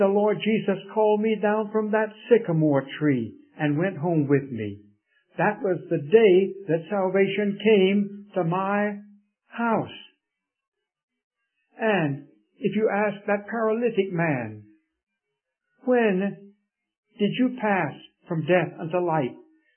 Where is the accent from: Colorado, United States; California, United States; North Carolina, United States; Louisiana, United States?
North Carolina, United States; Raleigh; I was brought up in Raleigh at the old gospel chapel there